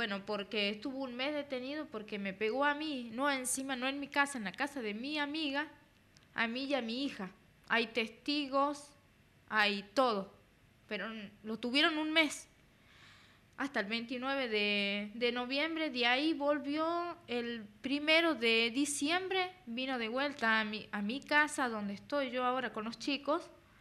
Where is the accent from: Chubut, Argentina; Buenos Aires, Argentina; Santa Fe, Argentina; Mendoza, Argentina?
Mendoza, Argentina; now in Chilecito, Argentina; de Mendoza.